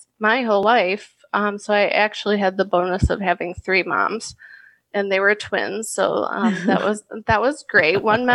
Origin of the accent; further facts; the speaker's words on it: Midlothian, Illinois, United States; also born or lived in Chicago; I was born in Chicago, and my dad was actually raised in Chicago. We moved shortly after I was born to Midlothian area, and I grew up there.